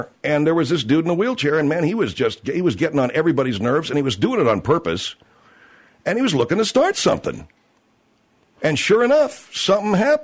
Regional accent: Arcadia, California, United States; It's in my hometown of Arcadia.

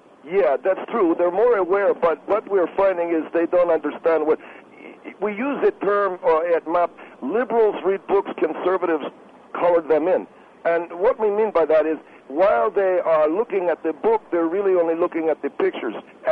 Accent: Chicago, Illinois, United States; What do you mean, Eurocent? I come from Chicago.

